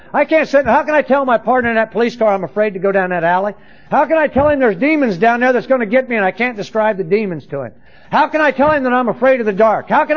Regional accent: Valencia, California, United States; Now, I'm from Valencia, not Hollywood, okay?

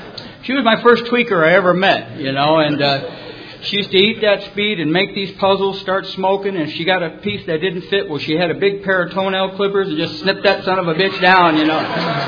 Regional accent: California, United States; also born or lived in Detroit; And I was born in Detroit and come out to California when I was about 3 or 4 years old.

